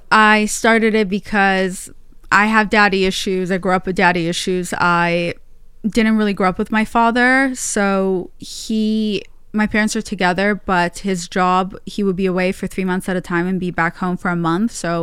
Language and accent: English; United States; So yeah, we moved to the U.S. and my dad lost most of our money. So I grew up in America pretty poor